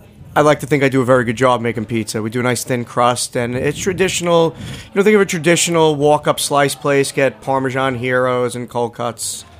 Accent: Richmond, Rhode Island, United States; You know, I grew up in Richmond Town, and then I later on moved over to Westerly, but you always make the trek to Lee's.

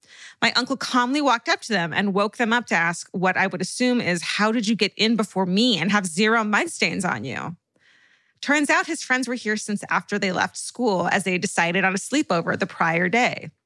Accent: Dubai, United Arab Emirates; also born or lived in India; I was born and raised in Dubai, but my hometown is India.

